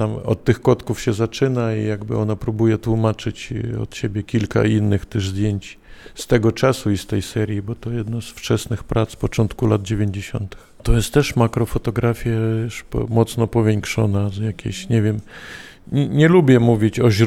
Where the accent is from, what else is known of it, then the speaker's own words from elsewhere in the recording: Lviv, Lviv Oblast, Ukraine; now in Estonia; jestem obywatelem Estonii. To też tak to miało zaznaczyć jakby ten, chociaż jestem lwowiakiem